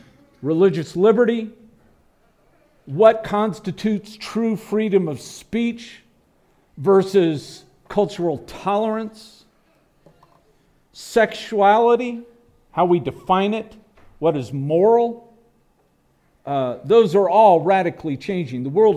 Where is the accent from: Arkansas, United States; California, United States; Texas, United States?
Texas, United States; And as a Texan, I say, yuck.